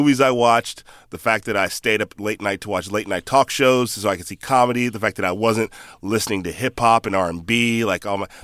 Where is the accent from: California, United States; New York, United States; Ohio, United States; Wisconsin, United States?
California, United States; somebody's gonna be like, where are you from? And I go, the Bay Area.